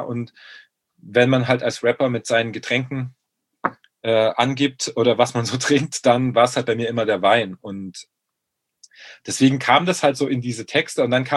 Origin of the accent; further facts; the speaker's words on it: Baden-Württemberg, Germany; ich komme aus Baden-Württemberg